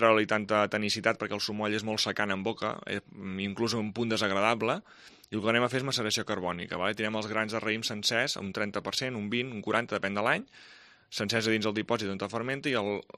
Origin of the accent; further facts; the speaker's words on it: Catalonia, Spain; nosaltres som del Baix Penedès, vull dir, el Baix Penedès és aquella terra de ningú